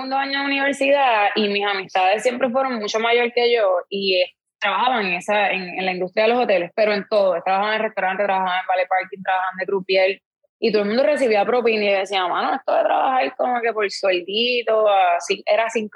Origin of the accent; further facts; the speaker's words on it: Canóvanas, Puerto Rico; Yo soy de Canóvana.